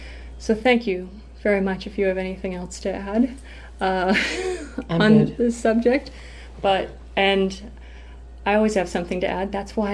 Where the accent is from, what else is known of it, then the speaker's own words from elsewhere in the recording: Canada; But now I know that not only is there this connection between you and I of being Canadian and of being dual citizens